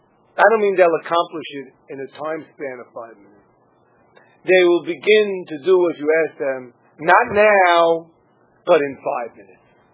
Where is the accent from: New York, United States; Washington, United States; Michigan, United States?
New York, United States; Brooklyn; Now all you people in Tape Land know I'm from Brooklyn.